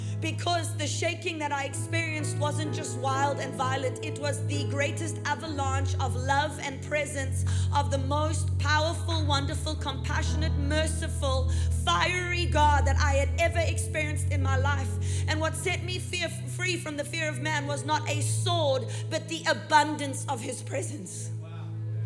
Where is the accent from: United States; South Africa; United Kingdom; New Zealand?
South Africa; moved away as an adult; I'm a hairdresser from South Africa originally